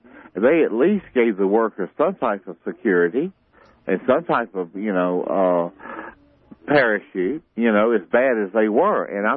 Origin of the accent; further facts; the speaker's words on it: South Carolina, United States; Oh, I'm from South Carolina. I know these people. I see them.